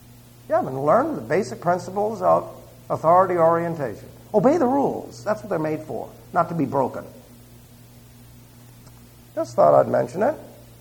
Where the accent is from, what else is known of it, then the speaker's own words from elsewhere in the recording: New York, United States; Imagine six of us from New York and all the rest, all from West Virginia.